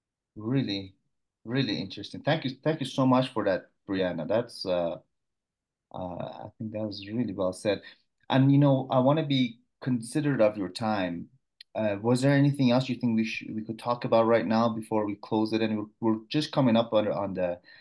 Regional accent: Shiraz, Fars, Iran; It's by the Persian poet Sadi from Shiraz, who's from my hometown.

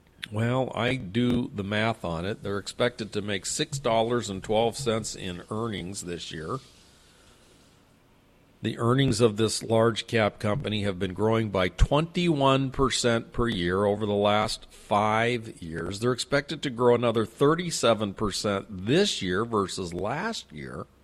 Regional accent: San Diego, California, United States; it comes from my hometown of San Diego, and it ain't Qualcomm.

